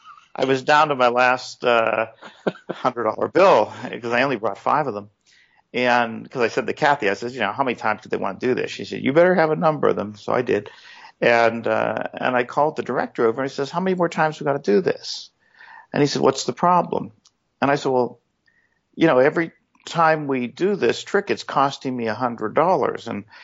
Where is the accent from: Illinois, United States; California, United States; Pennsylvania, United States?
Pennsylvania, United States; Pittsburgh; I'm the magician from Pittsburgh.